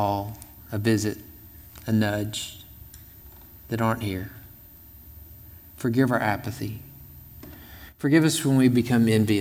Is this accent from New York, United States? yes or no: no; Texas, United States; But I'm from Texas, so I want to thank you on behalf of all my native Texans for all the volunteers you sent